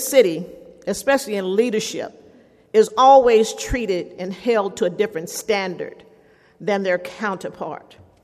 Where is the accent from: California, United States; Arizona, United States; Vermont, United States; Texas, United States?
Texas, United States; and we all know we're from Texas, so we have a little bit of everything.